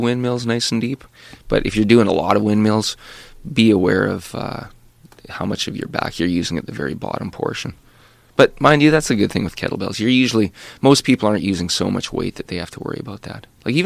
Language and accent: English; Canada; We're Canadian, you know.